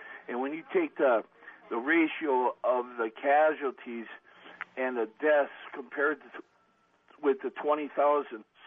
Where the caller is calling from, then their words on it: Kingston, Wisconsin, United States; I'm from Kingston, Wisconsin.